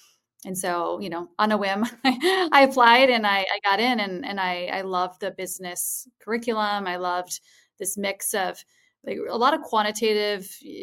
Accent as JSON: {"language": "English", "town": "Ann Arbor", "region": "Michigan", "country": "United States", "tie": "born or raised there", "said": "Growing up in Ann Arbor shaped me a lot in that aspect."}